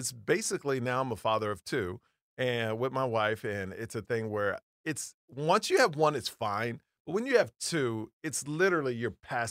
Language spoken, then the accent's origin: English; Houston, Texas, United States; So I grew up in Houston, Texas, all like white people, right?